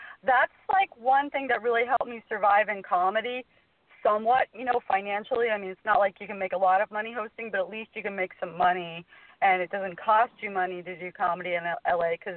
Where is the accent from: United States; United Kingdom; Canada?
United Kingdom; I'm British.